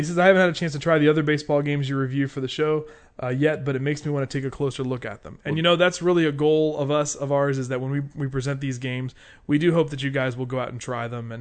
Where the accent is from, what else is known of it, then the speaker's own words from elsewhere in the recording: Hurst, Texas, United States; That's real near to where I grew up in Hearst, Texas, just between Dallas